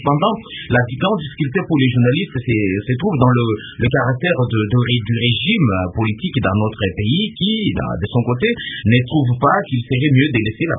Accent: Guinea; surtout aussi chez nous en Guinée-Conakry

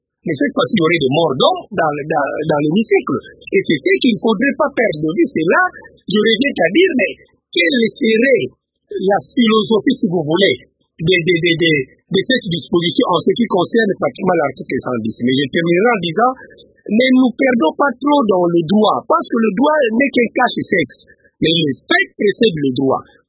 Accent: Kinshasa, DR Congo; nous sommes Congolais, nous sommes Kinois

